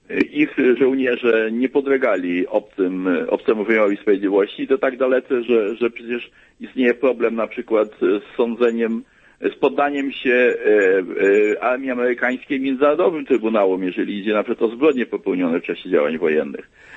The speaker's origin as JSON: {"language": "Polish", "town": "Legnica", "region": "Lower Silesian Voivodeship", "country": "Poland", "tie": "born or raised there", "said": "Ja się wychowałem w Legnicy, mieszkałem gdzieś w Legnicy, tam były wojska sowieckie"}